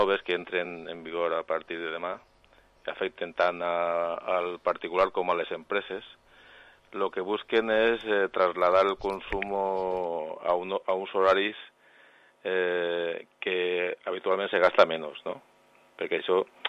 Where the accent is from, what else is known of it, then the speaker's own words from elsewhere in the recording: La Vall d'Uixó, Valencian Community, Spain; jo soc ballero, soc de Vall d'Uixó, entonces estem propets.